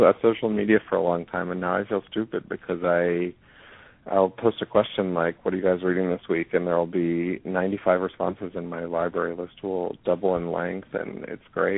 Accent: New York City, New York, United States; I grew up in New York City, for instance, and there, if your store doesn't succeed within 6 weeks, they tear it down and put up something new.

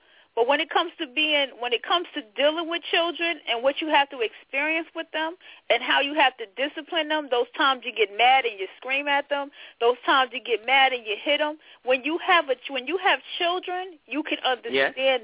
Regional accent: the South, United States; I'm from the South, so you know we all come from that old school type of whooping.

